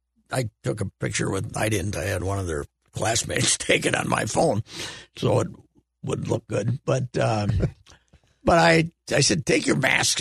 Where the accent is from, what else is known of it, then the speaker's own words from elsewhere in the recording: Fulda, Minnesota, United States; I wrote this piece on my hometown and the merger with this town 23 miles. It was basically a piece about what's happening in rural Minnesota